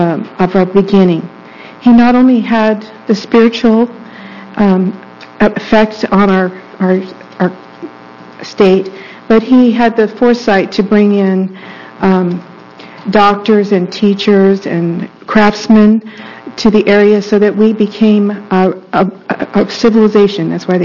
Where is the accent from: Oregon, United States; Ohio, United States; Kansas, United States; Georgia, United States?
Oregon, United States; Gresham; I'm from Gresham, Oregon.